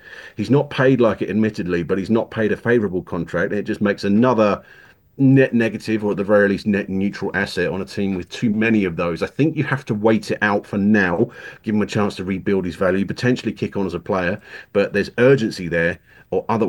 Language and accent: English; England, United Kingdom; If it wasn't for this accent, I'd have had a very different career. So thank you. I'm dining out on the novelty of being the Englishman.